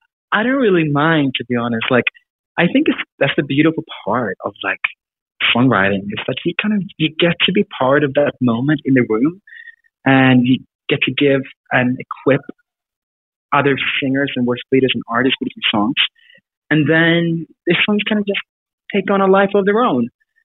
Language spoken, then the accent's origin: English; South Africa; also born or lived in Sweden; I grew up in Sweden and Africa, of all places.